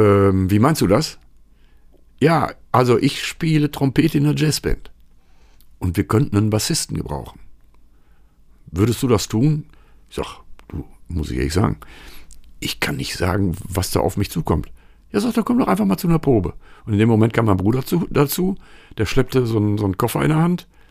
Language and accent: German; Lüdenscheid, North Rhine-Westphalia, Germany; ich komme aus Lüdenscheid